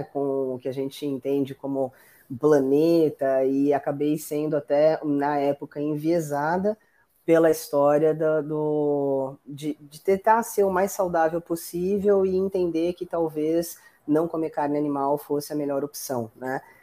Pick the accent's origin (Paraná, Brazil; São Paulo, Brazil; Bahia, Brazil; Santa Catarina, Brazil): São Paulo, Brazil; now in Niterói, Brazil; Atualmente morando em Niterói, eu sou de São Paulo, vivi minha vida inteira em São Paulo, não imaginava morar em Niterói